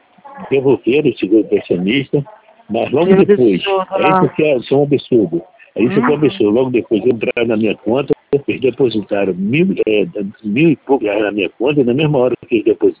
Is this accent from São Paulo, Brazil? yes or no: no; Rio de Janeiro, Brazil; now in Marataízes, Brazil; eu sou do Rio, mas eu moro em Marataízes.